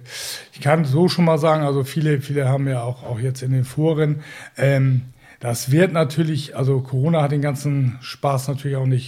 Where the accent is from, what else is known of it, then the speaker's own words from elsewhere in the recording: Northern Germany, Germany; das können wir uns hier als Norddeutsche, ist ja easy